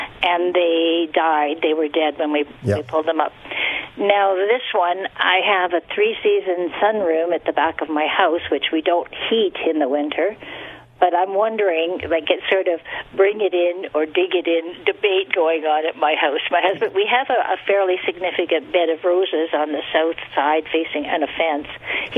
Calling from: Regina, Saskatchewan, Canada

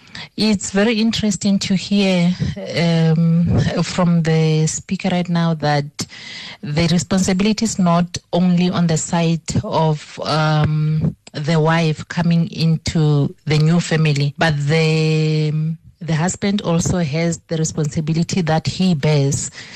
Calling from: Pretoria, Gauteng, South Africa; I'm listening online from Pretoria.

